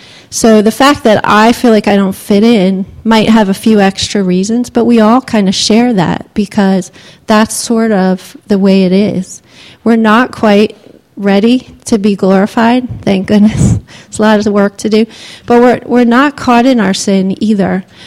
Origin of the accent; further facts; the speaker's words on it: Nigeria; also born or lived in United States; I grew up in Nigeria. My parents were missionaries. They're obviously Americans. I'm obviously an American.